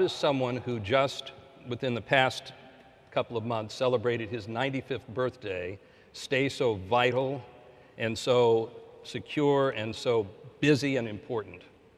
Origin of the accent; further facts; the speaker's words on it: Granite City, Illinois, United States; Now, growing up in Granite City, Illinois, speaking of my religion, I was the only Jewish kid in a class, a high school class, of 800.